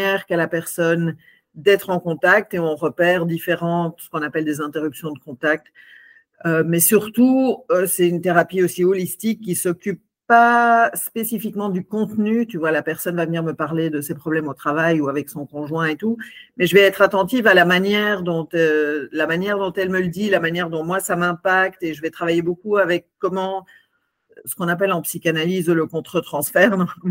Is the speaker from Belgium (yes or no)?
yes; Belgium; also born or lived in United States; now in France; Je suis belge et américaine. J'ai 55 ans, 4 enfants et un petit-fils.